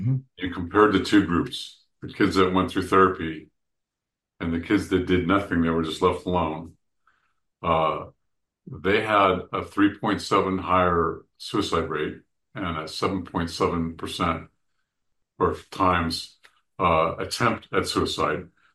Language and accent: English; California, United States; I mean, I came from California.